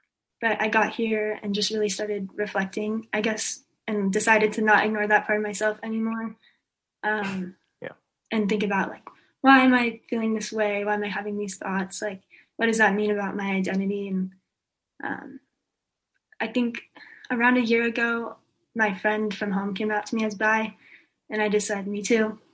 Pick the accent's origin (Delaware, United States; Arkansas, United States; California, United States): California, United States; Sacramento; I'm from Sacramento.